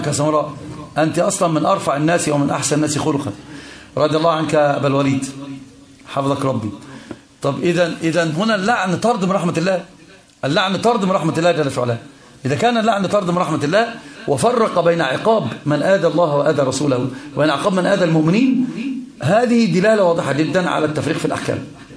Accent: Egypt; ده الكلام ده عندنا في مصر يقول لك كده

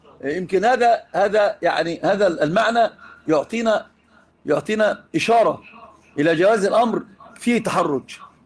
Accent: Egypt; عندنا في مصر

